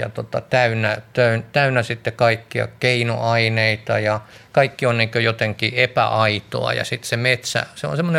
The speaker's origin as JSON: {"language": "Finnish", "town": "Lahti", "region": "Päijänne Tavastia", "country": "Finland", "tie": "born or raised there", "also_born_or_lived": "Switzerland", "said": "ulkomailla tuolla Sveitsissä asuin ja sitten jossain vaiheessa tulin tuota Suomeen käymään ja Lahteen, mistä olen kotoisin"}